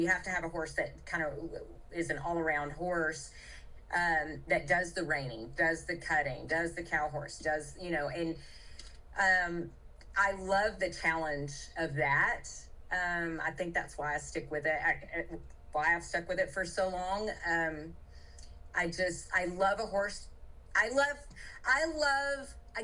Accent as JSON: {"language": "English", "region": "Georgia", "country": "United States", "tie": "born or raised there", "said": "growing up on the East Coast, you know, in Georgia"}